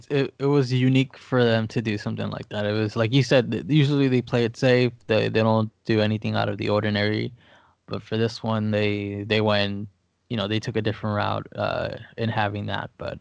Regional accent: Netherlands; English is a second language; also born or lived in England; You know, I grew up in the Netherlands. I played in England, so it gets cold

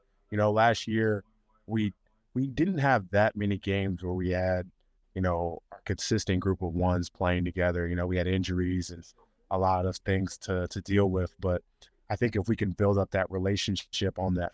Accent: Maryland, United States; now in California, United States; You know, I always love Maryland because that's my home state

